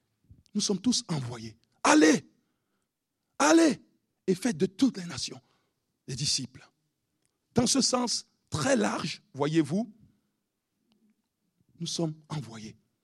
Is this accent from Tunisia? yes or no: no; Cameroon; comme on dit chez nous au Cameroun